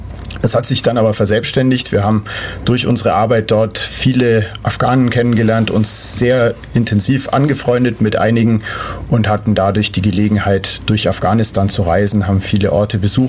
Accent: Ulm, Baden-Württemberg, Germany; bin aus der Gegend von Ulm.

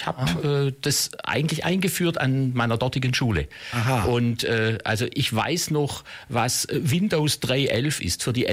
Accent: Ravensburg, Baden-Württemberg, Germany; now in Blaubeuren, Germany; Ich stamme aus Oberschwaben, Ravensburg gebürtig, dort Abi gemacht, demnächst das 50-jährige Abi-Jubiläum.

